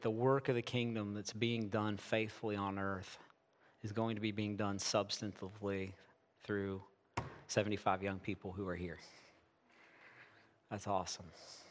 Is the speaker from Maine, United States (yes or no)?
no; Michigan, United States; I'm from Michigan. I live in Michigan with my wife, Brooke, of 24 years and my 11 children.